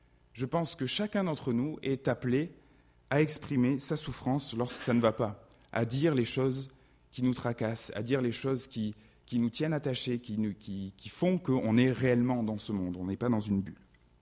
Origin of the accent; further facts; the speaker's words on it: France; now in Switzerland; moi, je ne suis pas depuis très longtemps, très très longtemps en Suisse, hein, mais je me permets quelques remarques en tant que Français immigré.